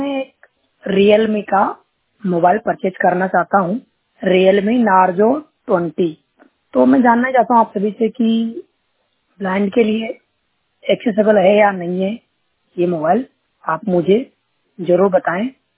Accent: Rajasthan, India; मैं राजस्थान से हूँ … और मैं बीए फाइनल ईयर का छात्र हूँ।

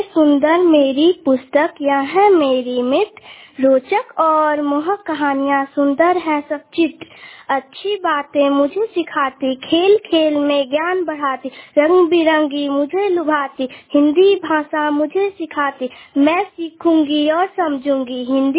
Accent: Dumri, Bihar, India; मेरा क्लास का नाम फोर्थ, मेरा गांव का नाम Dumri, police station Dumri waste Champaran.

